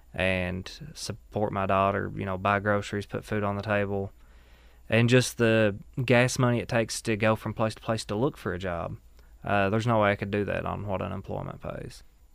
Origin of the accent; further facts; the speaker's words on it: Whitesburg, Kentucky, United States; a 29-year-old coal miner with 9 years' experience, and I'm from Whitesburg, Kentucky.